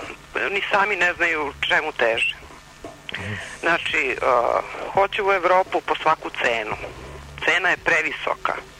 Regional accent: Serbia; Ja sam prvo Srpkinja. Uh-huh. Pravoslavac. Hrišćanka.

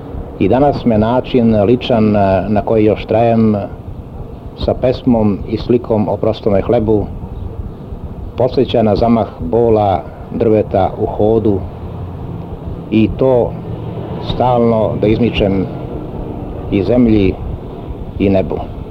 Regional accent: Austria; born there; To mesto o kome govorim u pesmi, gde sam ja i rođen, zapravo je logor Kecefal, tako se zove, u mestu Selamze. To je sada neko turističko-skijaško mesto u Austriji.

